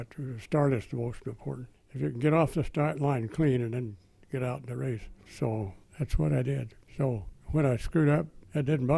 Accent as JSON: {"language": "English", "town": "Fresno", "region": "California", "country": "United States", "said": "where are you from? I was from Fresno. There's no water in Fresno."}